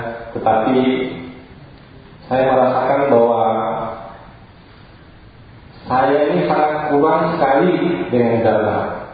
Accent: Jakarta, Indonesia; Saya dari Jakarta.

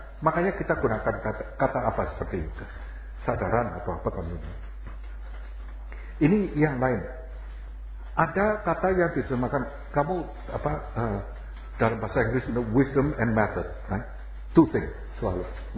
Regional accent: Java, Indonesia; Kalau kita dari Jawa tahu, unggah, upload, unduh, download.

